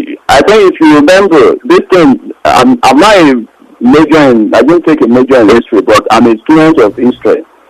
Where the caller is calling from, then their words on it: Cleveland, Ohio, United States; I'm calling from Cleveland, Ohio.